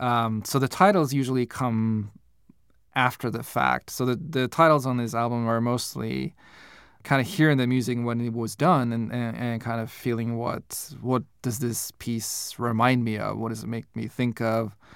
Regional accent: Southern Norway, Norway; now in New York City, United States; where I grew up in Norway, which is the polar circle runs through it, and a lot of memories of very cold nights. Even though I'm from the south, it still gets very cold.

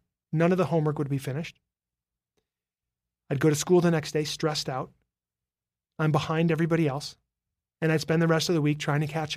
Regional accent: New York City, New York, United States; Grew up in New York City.

